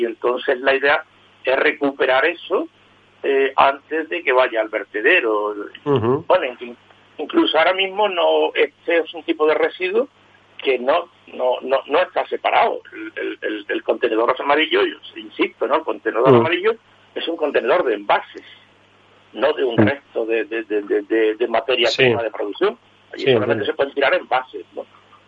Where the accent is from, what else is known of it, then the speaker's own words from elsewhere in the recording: Seville, Andalusia, Spain; born there; yo nací en Sevilla hace 70 años, mayo cumplí los 70